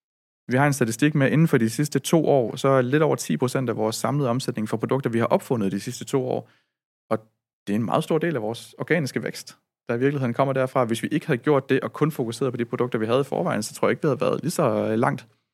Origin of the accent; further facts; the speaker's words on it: Region of Southern Denmark, Denmark; som mødet ligger på Fyn, hvor jeg kommer fra.